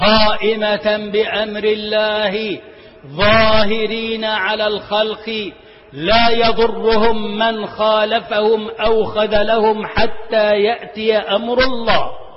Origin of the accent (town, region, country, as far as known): Egypt